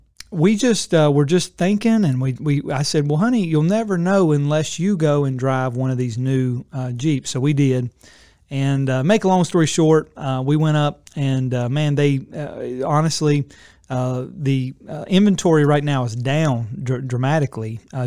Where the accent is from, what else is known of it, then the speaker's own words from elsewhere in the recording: Beckley, West Virginia, United States; so I was born in Beckley, West Virginia. My dad was, that's where I'm from, born there.